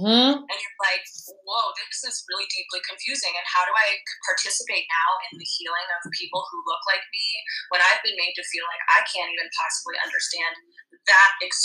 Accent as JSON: {"language": "English", "town": "Denver", "region": "Colorado", "country": "United States", "tie": "born or raised there", "said": "I grew up in Denver, and I don't know if much of you know much about Denver's."}